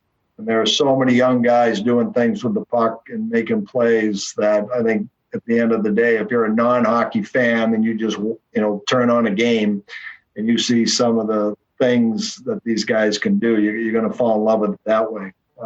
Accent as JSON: {"language": "English", "country": "United States", "said": "And being an American and being over here"}